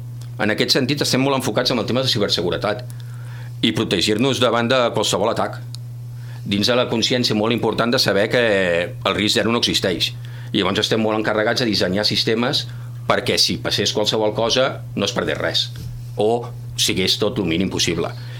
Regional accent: Tarragona, Catalonia, Spain; now in Valls, Spain; Jo soc fill de Tarragona, a Tarragona també hi havia estat molt implicat, i a l'arribar a Valls

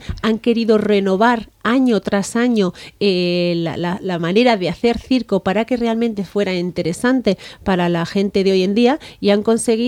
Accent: Guernica, Basque Country, Spain; somos las dos vascas, y estamos aquí

